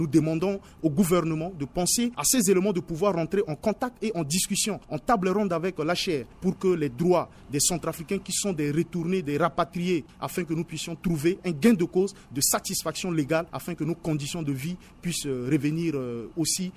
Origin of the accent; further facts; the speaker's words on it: Central African Republic; C'est parce que nous sommes des Centrafricains et nous acceptons de rentrer chez nous pour donner le coup de main à notre pays.